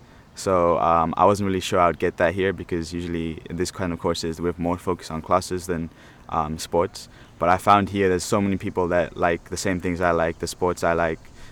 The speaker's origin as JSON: {"language": "English", "region": "Nairobi", "country": "Kenya", "lives_now": "United States", "said": "I'm from Nairobi, Kenya. I'm here at Cornell for the engineering program."}